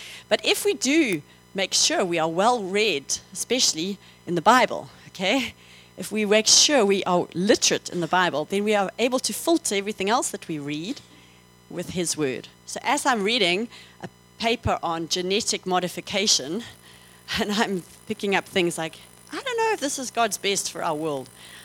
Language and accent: English; England, United Kingdom; your father's an Afrikaner and I'm English.